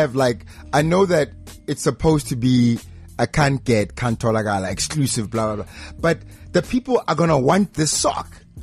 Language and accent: English; Mamelodi, Gauteng, South Africa; No, I'm not from Joburg. I'm from Mamelodi.